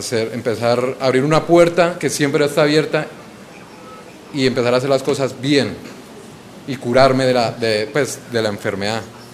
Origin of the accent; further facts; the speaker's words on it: Colombia; colombiano